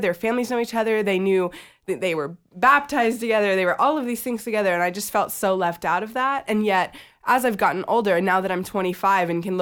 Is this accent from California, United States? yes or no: yes; California, United States; I grew up in Southern California.